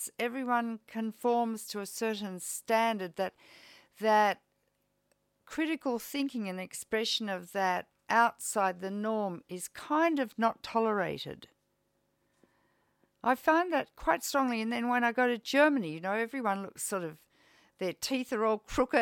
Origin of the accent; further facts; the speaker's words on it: Australia; I just speak as an Australian